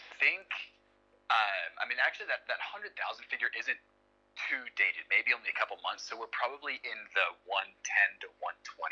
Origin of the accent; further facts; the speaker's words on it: Denver, Colorado, United States; I spent some time in London and have now moved back to my hometown of Denver.